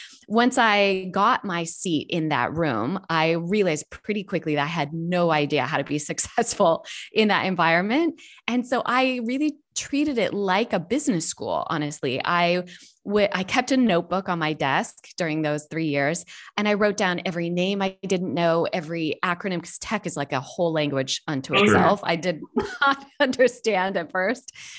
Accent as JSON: {"language": "English", "town": "Anchorage", "region": "Alaska", "country": "United States", "tie": "born or raised there", "also_born_or_lived": "Tampa, Florida", "said": "And so I was born on MacDill Air Force Base in Tampa, Florida. My next two sisters were born on as far apart from that as you can get in the continental US. They were born in Anchorage, Alaska, and that was where most of my childhood took place."}